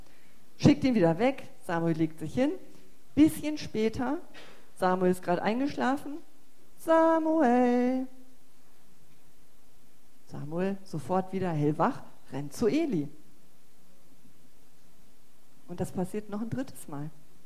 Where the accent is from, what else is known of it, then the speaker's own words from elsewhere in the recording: Emden, Lower Saxony, Germany; born there; ich bin in Ostfriesland geboren, in Emden. Und wenn ich nur einmal in Emden über den Marktplatz gehe und nur höre, wie die Leute da alle reden, dann fange ich sofort auch wieder an, ganz breit zu reden.